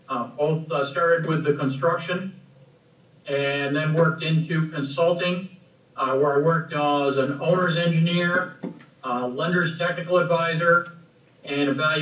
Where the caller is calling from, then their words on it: Naperville, Illinois, United States; I'm sitting in my home outside Chicago, Illinois, in Naperville, Illinois.